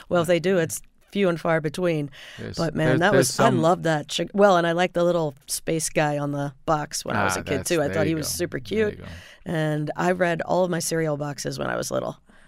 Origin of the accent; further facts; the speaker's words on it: Indiana, United States; I grew up in Indiana.